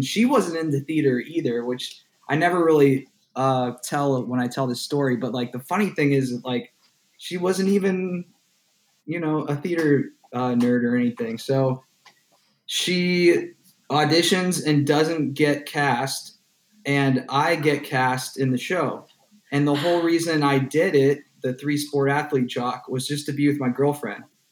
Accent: Canfield, Ohio, United States; I'm from Canfield, Ohio, which is a little town near Youngstown, northeast Ohio by Cleveland.

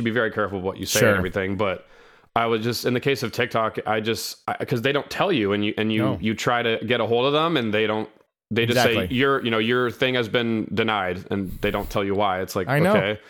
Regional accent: Sacramento, California, United States; I'm from Sacramento, California.

